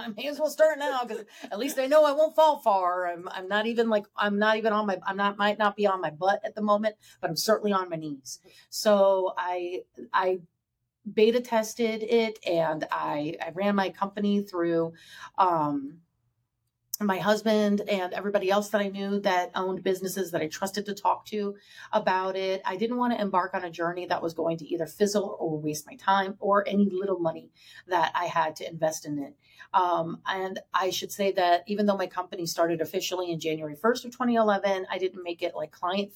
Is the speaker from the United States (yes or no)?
yes; Virginia, United States; English is a second language; now in Detroit, United States; So like English was my second language, even though I was born in Virginia, mm-hmm. you know? And then when I left Virginia and I moved to Detroit